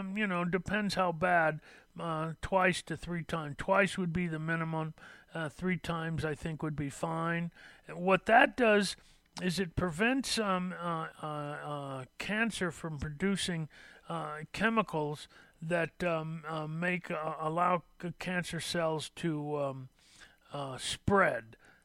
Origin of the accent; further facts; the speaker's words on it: Los Angeles, California, United States; I was born and raised in California, in Los Angeles.